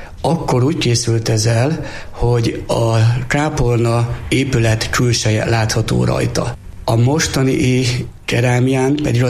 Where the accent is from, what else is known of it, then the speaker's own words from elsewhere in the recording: Kál, Heves, Hungary; Én innen 20 kilométerről származom, Káló nevű kis településről.